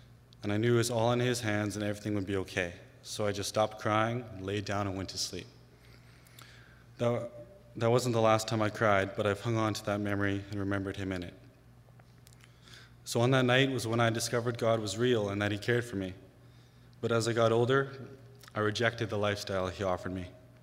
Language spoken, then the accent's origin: English; Smithers, British Columbia, Canada; I was born and raised in Smithers. I grew up in a Christian home and even went to a Christian school.